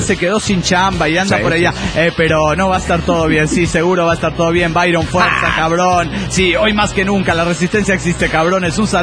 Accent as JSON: {"language": "Spanish", "town": "Guadalajara", "region": "Jalisco", "country": "Mexico", "said": "Hola, ¿cómo están? … de Guadalajara, Jalisco, México."}